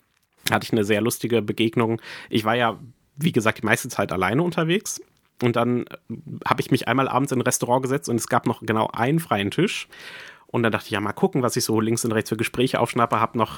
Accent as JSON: {"language": "German", "town": "Frankfurt", "region": "Hesse", "country": "Germany", "said": "Und dann haben sie halt rausgefunden, ich komme aus Frankfurt."}